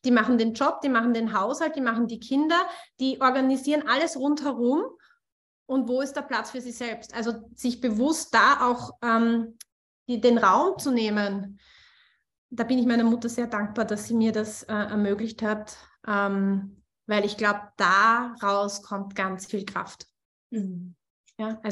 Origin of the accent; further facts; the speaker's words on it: Austria; born there; wir gehen nach Österreich, weil ich ja gebürtige Österreicherin bin.